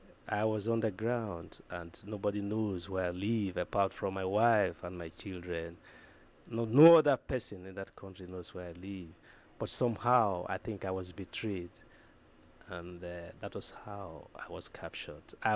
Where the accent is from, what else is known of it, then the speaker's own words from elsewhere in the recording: Warri, Delta, Nigeria; where I was born in Warri, in the Delta State of Nigeria. I was brought up in the coastal area, and I was born there, the oil district of Nigeria.